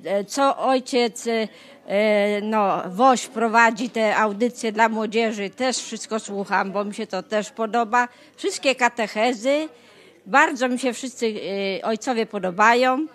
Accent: Radom, Masovian Voivodeship, Poland; Ja jestem z Radomia, z parafii świętego Rafała, z Ustronia.

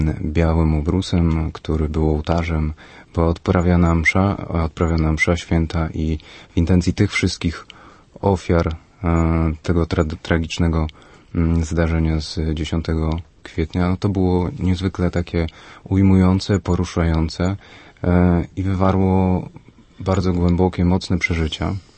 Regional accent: Lublin Voivodeship, Poland; jestem z Lubelszczyzny.

